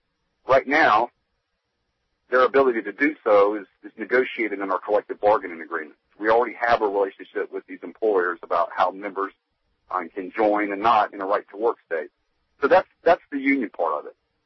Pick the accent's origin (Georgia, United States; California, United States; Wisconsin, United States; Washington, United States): Georgia, United States; I was born and raised in Georgia, and I hate for the country to think of Georgia as this pariah